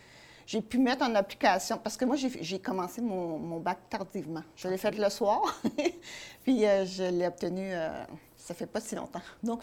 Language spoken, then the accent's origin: French; Saint-Lambert, Quebec, Canada; Moi, je suis née à Saint-Lambert, sur la rive sud de Montréal, mais j'ai toujours été sur la rive sud.